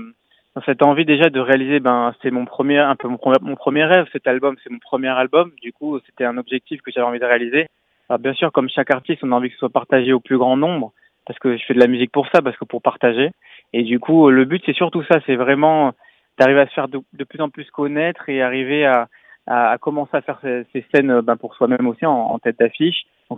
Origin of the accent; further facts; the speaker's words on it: Toulouse, Occitanie, France; Parce que si on est toulousain, on est aussi très proche.